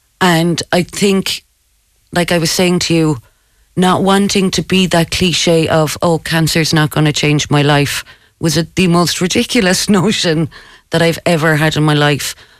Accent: Cork, Munster, Ireland; I'm from Cork.

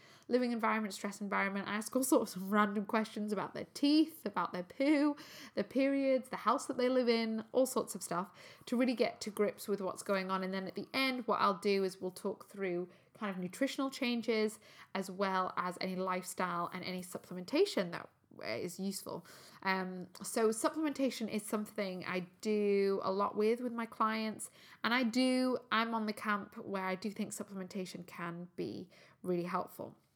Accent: Newcastle, North East England, United Kingdom; accent: Geordie; I grew up in Newcastle and my Geordie accent isn't that great.

